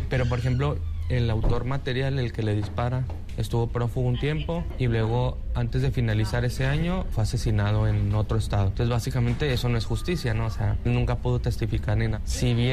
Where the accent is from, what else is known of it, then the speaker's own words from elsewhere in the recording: Chihuahua, Mexico; yo soy periodista de México, soy de una región que se llama Chihuahua, es un estado, una entidad federativa en México, está al norte de México, es frontera con Estados Unidos, es el estado más grande de México, pero no es el más poblado